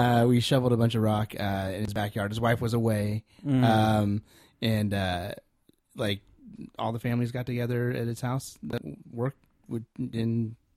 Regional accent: California, United States; Like, I'm a Californian, so I had no idea what was up with freezing rain.

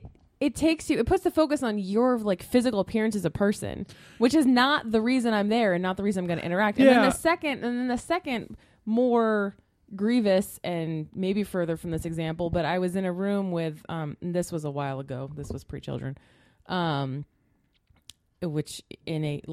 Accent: California, United States; So, growing up in California, pretty sheltered, haven't had a lot of sort of sexist encounters

